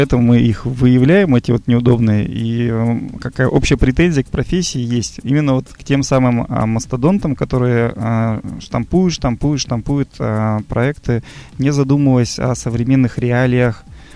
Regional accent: Arkhangelsk, Arkhangelsk Oblast, Russia; moved away as an adult; now in Moscow, Russia; И в 2003-м я переехал в Москву, сам из Архангельска.

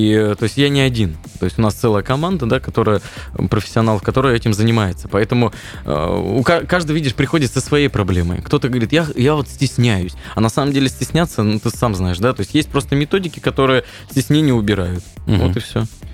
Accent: Kirov, Kirov Oblast, Russia; говорю, я из Кирова, они такие, о, мы знаем Киров.

